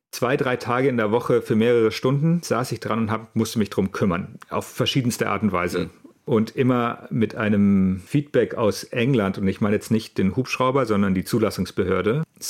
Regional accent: Bavaria, Germany; born there; now in Hamburg, Germany; ich wohne in Hamburg. Ich bin eigentlich gebürtiger Allgäuer aus Süddeutschland, also weit weg. Und lebe jetzt aber seit 12 Jahren in Hamburg

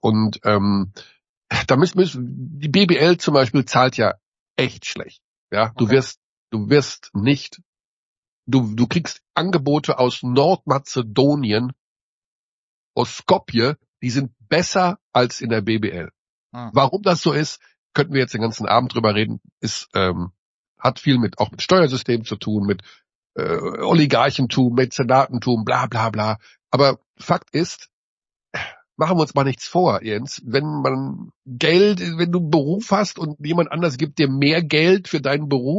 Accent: Hagen, North Rhine-Westphalia, Germany; Also ich komme ja aus Hagen, einer Basketballhochburg.

